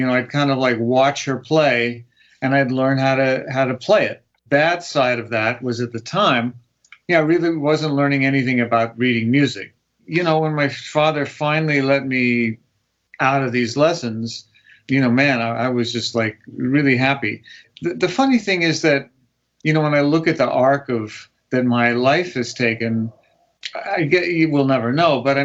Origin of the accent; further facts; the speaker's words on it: Los Angeles, California, United States; growing up in Los Angeles, my sister and I, you know, we went to all public schools.